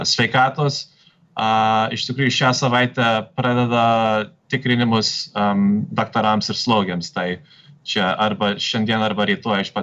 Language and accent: Lithuanian; Ohio, United States; born there; Lithuanian is a second language; Tai palyginus su Ohio valstybe, kur aš gimiau, Ohio gubernatorius iš anksto viską uždarė.